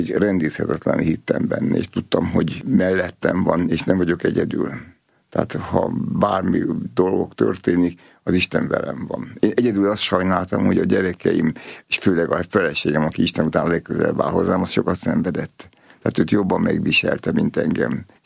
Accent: Nyíregyháza, Szabolcs-Szatmár-Bereg, Hungary; mert ugye mi vidéken nőttünk föl, tehát apukám nyíregyházán volt pap, és nagyon boldogak voltunk gyerekkorban.

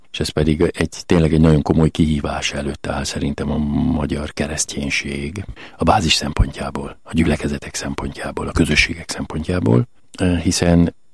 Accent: Transdanubia, Hungary; now in Nyíregyháza, Hungary; És akkor kaptam én, bár dunántúli vagyok, egy nyíregyházi kiküldetést, és a püspök akkor azt kérte, hogy nyíregyházára menjek, és én 80 óta dolgozom és szolgálok Nyíregyházán

